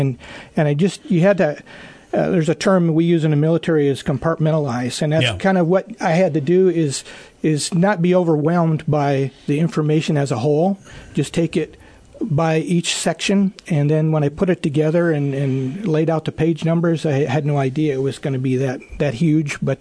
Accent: Jerome, United States; Well, I'm from Jerome, born and raised there, and I served 20 years in the U.S. Navy.

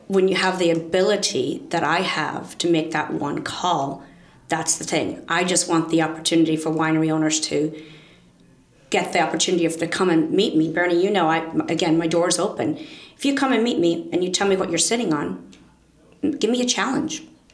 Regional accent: Ireland; is saying I'm from Ireland, because the Irish have a great heart, we're very giving

